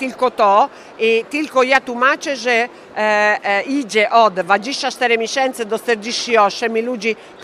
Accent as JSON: {"language": "Polish", "region": "Emilia-Romagna", "country": "Italy", "second_language": "Polish", "said": "Bo jestem Włoszka i reprezentuję region Emilia-Romagna."}